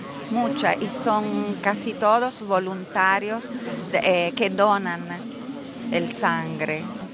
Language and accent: Spanish; San Juan, Argentina; now in Rome, Italy; Yo soy, vivo a Roma, pero soy argentina. San Juan, estoy a los confines con el Chile.